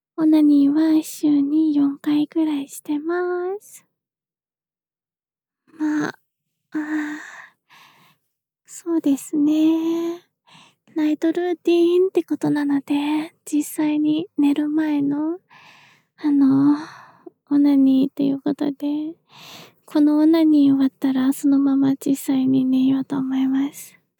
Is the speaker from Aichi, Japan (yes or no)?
no; Kanagawa, Japan; 出身地は神奈川です。年齢は24歳で、